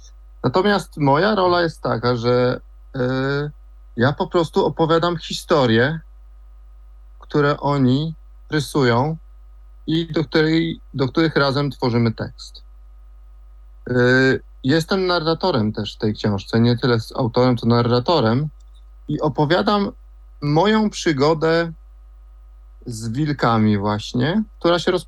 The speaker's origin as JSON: {"language": "Polish", "region": "Silesian Voivodeship", "country": "Poland", "tie": "born or raised there", "said": "urodziłem się w małej miejscowości w Beskidzie Żywieckim i do lasu, to znaczy praktycznie mieszkałem w lesie"}